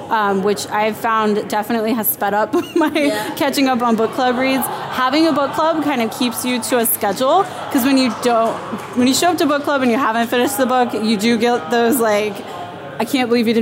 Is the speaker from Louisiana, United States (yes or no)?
no; Houston, Texas, United States; also born or lived in Austin / Madison / Copenhagen; now in Seattle, United States; I've lived kind of all over at this point. I'm originally from Texas. I was born and raised Houston. I went to school in Austin. I moved to Madison for a while, lived in Copenhagen, and then came here.